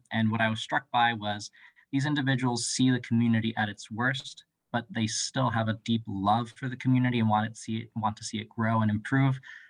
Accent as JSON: {"language": "English", "region": "Florida", "country": "United States", "lives_now": "Vermont, United States", "said": "Well, I am originally from South Florida, and I came to Vermont with the intent of not."}